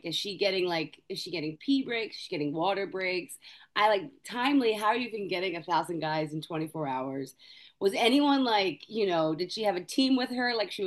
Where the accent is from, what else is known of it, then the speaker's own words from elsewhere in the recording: Pennsylvania, United States; in Delco. Yeah, I know.